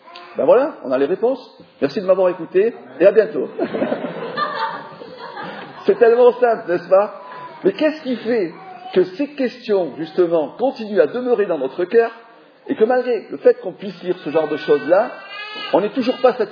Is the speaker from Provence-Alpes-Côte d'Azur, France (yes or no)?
yes; Marseille, Provence-Alpes-Côte d'Azur, France; Je suis pasteur à Marseille. Donc voilà, je viens de Marseille, non pas de Lille, désolé. Depuis 21 ans avec mon épouse